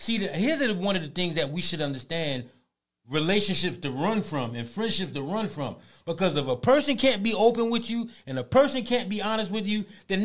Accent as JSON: {"language": "English", "town": "Brooklyn", "region": "New York", "country": "United States", "said": "I'm from Brooklyn. So I know how we used to fight and then go shoot basketball or play pool right after we fought."}